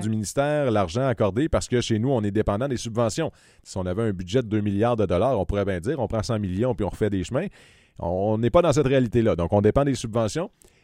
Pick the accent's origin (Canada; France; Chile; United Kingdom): Canada; Gatineau, Quebec; Tu sais, moi, j'ai grandi à Gatineau.